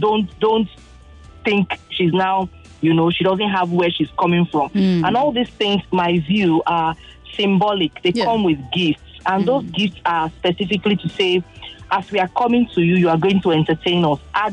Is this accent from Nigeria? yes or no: yes; Edo, Nigeria; now in Lagos, Nigeria; I'm calling from the Ajah area of Lagos.